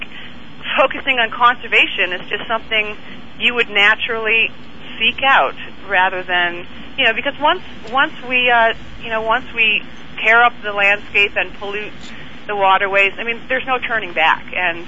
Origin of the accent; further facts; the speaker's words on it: United States; I just think, I mean, for me, it's a pride in being American is that there's ingenuity and there's the ability to pull it together.